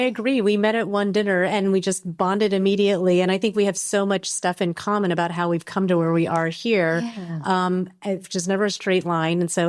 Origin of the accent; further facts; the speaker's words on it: United States; Well, I grew up in the United States, but I'm Chinese.